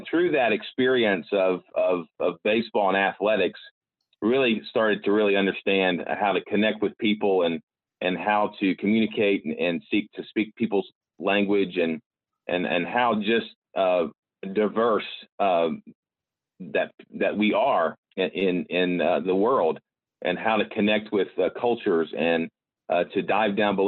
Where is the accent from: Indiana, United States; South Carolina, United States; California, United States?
South Carolina, United States; Greenville; also born or lived in St. Louis; And so, yeah, I'm from the Greenville, South Carolina area. I grew up there, and from there I went on to make a home out in St. Louis, Missouri through my college days and playing college baseball.